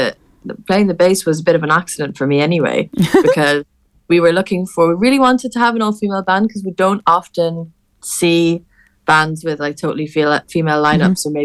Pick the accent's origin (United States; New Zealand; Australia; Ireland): Ireland; west of Ireland; now in Manchester, United Kingdom; I'm obviously from West of Ireland.